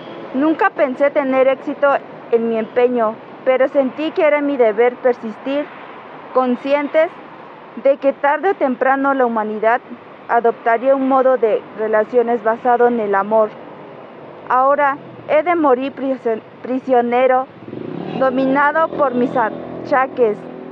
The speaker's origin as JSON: {"language": "Spanish", "town": "Los Ochitlán de Flores Magón", "region": "Oaxaca", "country": "Mexico", "tie": "born or raised there", "said": "soy originaria de Los Ochitlán de Flores Magón, Oaxaca."}